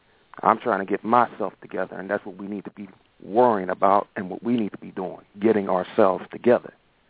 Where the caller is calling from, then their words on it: Pittsburgh, Pennsylvania, United States; from Pittsburgh.